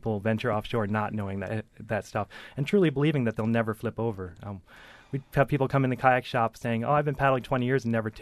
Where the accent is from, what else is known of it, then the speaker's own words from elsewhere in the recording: Wisconsin, United States; moved away as an adult; Growing up in Wisconsin, I didn't get into kayaking until I moved to Florida after college.